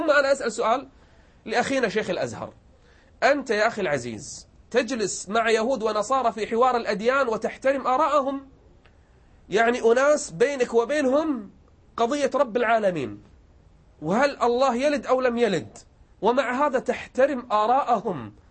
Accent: Kuwait

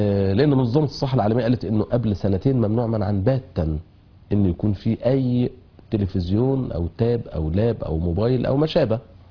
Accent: Egypt; moved away as an adult; احنا مصريين في بلد عربي وشغالين هناك

